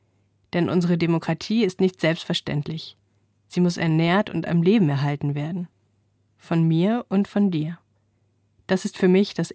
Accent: West Germany, Germany; Als Westdeutsche hatte ich von Ostdeutschland wenig bis gar keine Ahnung.

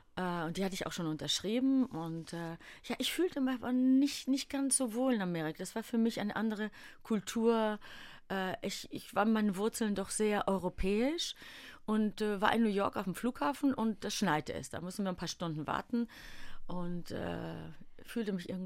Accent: Greece; now in Germany; In Deutschland lebte ich. Dann war ich ja oft auch in meiner Heimat Griechenland.

